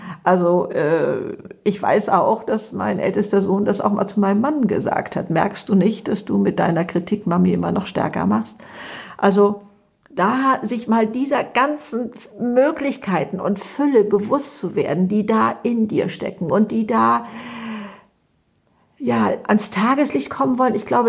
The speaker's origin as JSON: {"language": "German", "region": "Hamburg", "country": "Germany", "said": "ich komme aus Hamburg und bin 72 Jahre alt, ich habe 3 Kinder und 3 Enkelkinder"}